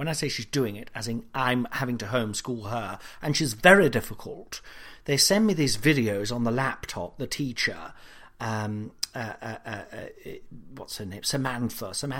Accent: Nottingham, East Midlands, United Kingdom; I'm from Nottingham, for fuck's sake.

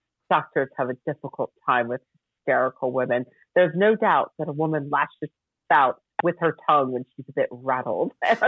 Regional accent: United States; now in United Kingdom; as someone who lives in the UK mm-hmm. and is not from here.

